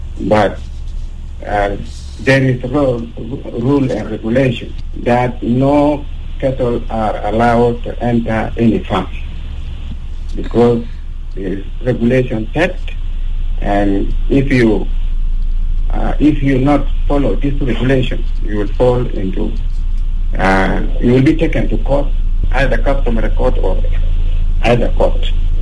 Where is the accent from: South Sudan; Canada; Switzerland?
South Sudan; Kapoeta, Eastern Equatoria; Yes, through our life here, I'm from Eastern Equatoria, first of all